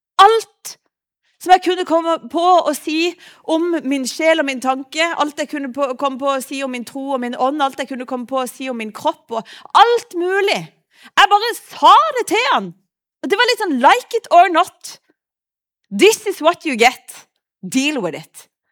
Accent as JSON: {"language": "Norwegian", "town": "Lista", "region": "Agder", "country": "Norway", "said": "Jeg kom fra Lista, det ca. 1 time og 40 å kjøre."}